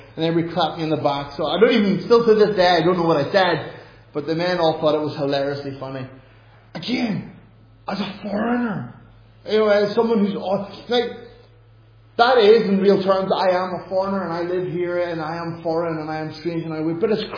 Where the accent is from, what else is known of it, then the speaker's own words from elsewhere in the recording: Ireland; now in Sweden; Not just because I'm Irish, because I am who I am. But living here, I really realized what it meant to be a foreigner.